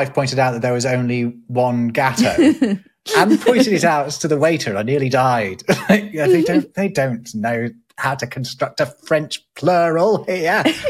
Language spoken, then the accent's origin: English; Derby, East Midlands, United Kingdom; my hometown, Derby, we're not fancy people in Derby.